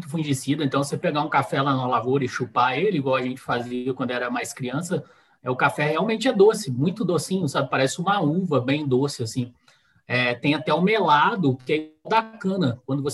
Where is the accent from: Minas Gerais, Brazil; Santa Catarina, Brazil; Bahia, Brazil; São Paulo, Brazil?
Minas Gerais, Brazil; Machado; Nosso sítio fica na região de Machado, que é vizinha, que é de onde eu sou natural, fica a uns 60 quilômetros daqui